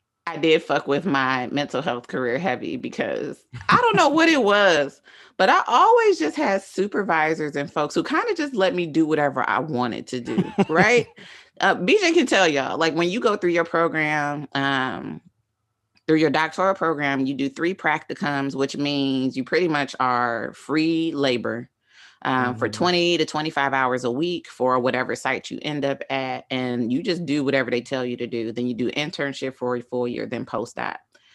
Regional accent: Cleveland, Ohio, United States; also born or lived in Riverdale, Georgia; I am from Cleveland, Ohio. I was also raised in Riverdale, Georgia, like 15 minutes outside of Atlanta for anybody familiar with the area, but then back to Cleveland for eighth grade through high school

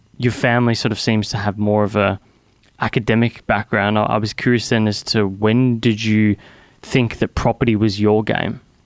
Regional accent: Bentley, Western Australia, Australia; I think I grew up around the Bentley area.

